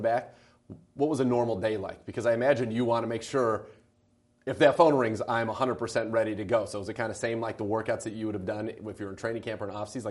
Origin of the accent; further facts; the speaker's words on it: California, United States; I grew up in the Bay Area as a basketball guy. So I'd say Tim Hardaway.